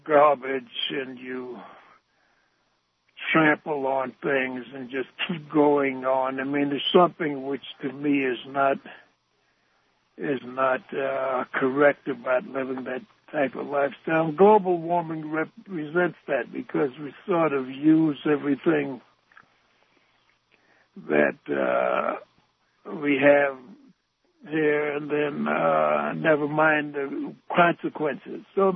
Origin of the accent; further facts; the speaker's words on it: Harlem, New York, United States; As a matter of fact, when I grew up in Harlem, we used to go up and down Harlem